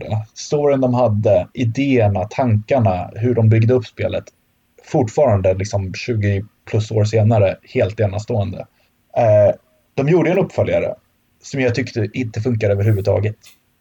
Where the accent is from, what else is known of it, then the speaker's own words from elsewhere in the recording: Sweden; Mitt liv har varit magasinerat hemma i Sverige de senaste 4 åren.